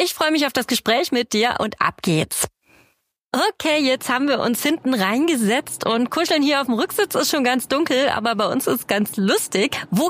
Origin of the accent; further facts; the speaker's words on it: Northern Germany, Germany; Als Norddeutsche freue ich mich da wahnsinnig drüber.